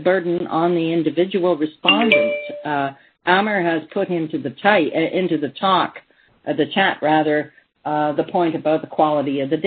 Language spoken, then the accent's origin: English; Canada; I'm speaking as a Canadian here